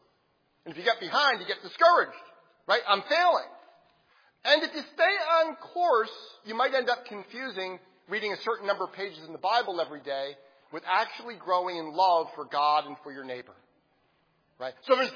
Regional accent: United States; It's because I'm an American. Americans are individualists.

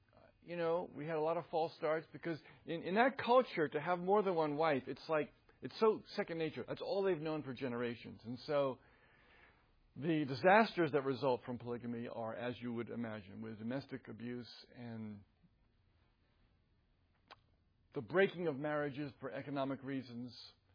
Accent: New Jersey, United States; I was born and raised in New Jersey. Don't judge me.

